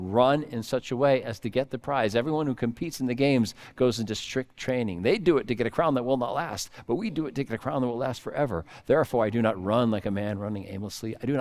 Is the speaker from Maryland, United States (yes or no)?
yes; Aberdeen, Maryland, United States; born there; I was born in Aberdeen, Maryland, after all, at the Aberdeen Proving Grounds.